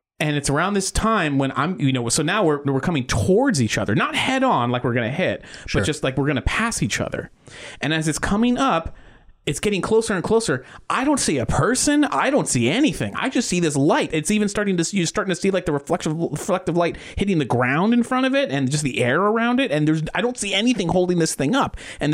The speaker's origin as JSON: {"language": "English", "town": "Titusville", "region": "Florida", "country": "United States", "tie": "born or raised there", "said": "I grew up in Titusville, Florida."}